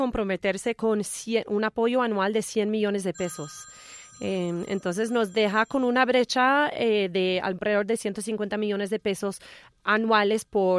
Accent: New York, United States; como yo soy una gringa neoyorquina poniendo mi granito de arena

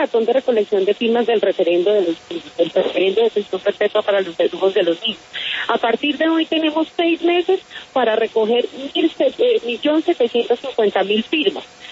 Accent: Colombia; como colombianos

